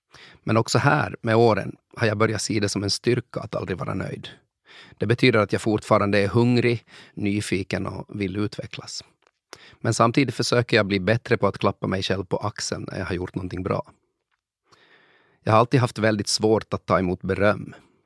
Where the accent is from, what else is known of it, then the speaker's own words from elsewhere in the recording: Finland; Tänk om jag som finlandssvensk artist oförtjänt har uppnått min position genom en slags minoritetskvotering.